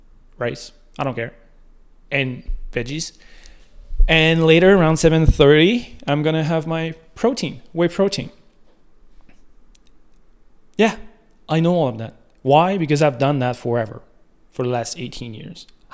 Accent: Canada; I'm Canadian.

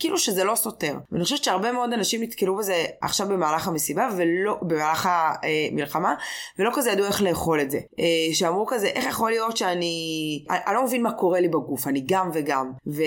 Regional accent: Tel Aviv, Tel Aviv District, Israel; אני תל אביבית, אני אדבר למיקרופון, מי שרוצה שיקשיב.

